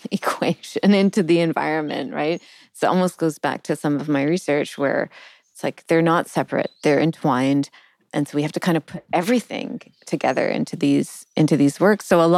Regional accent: Canada; I'm giving Canadian examples because I'm Canadian.

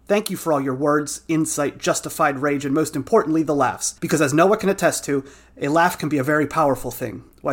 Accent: Orlando, Florida, United States; from Orlando.

